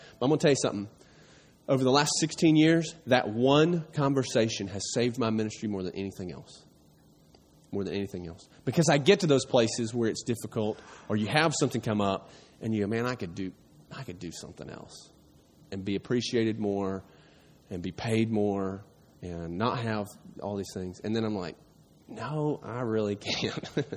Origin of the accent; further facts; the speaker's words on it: Tennessee, United States; hey, I grew up in East Tennessee, not too far from here, in your typical church, okay?